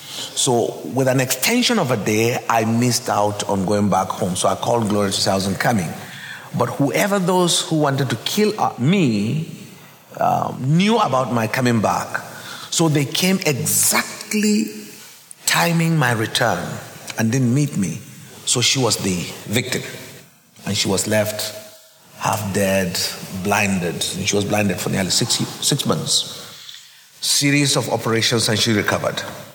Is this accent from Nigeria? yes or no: yes; Jos, Plateau, Nigeria